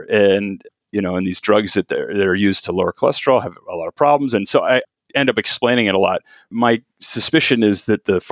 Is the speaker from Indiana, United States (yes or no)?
no; Sacramento, California, United States; I was lucky enough to find an open second year slot in family medicine in my hometown of Sacramento.